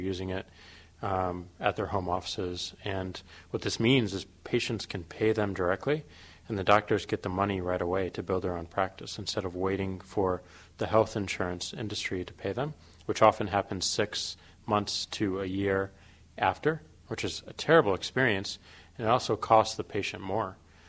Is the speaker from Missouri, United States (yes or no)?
yes; St. Louis, Missouri, United States; I'm from St. Louis